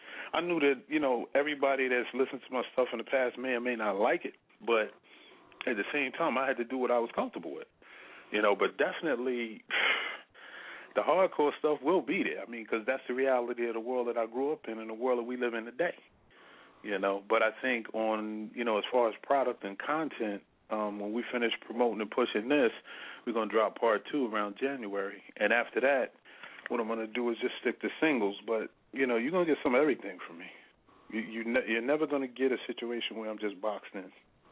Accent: New York, United States; And I was born and raised in New York, so the whole movement come from top to bottom.

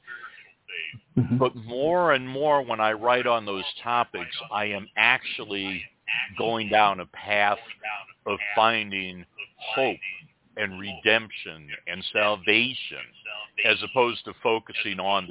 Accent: Michigan, United States; although I grew up outside of Detroit, my family is actually from West Virginia, and so there was a very heavy influence of music in my home of country music

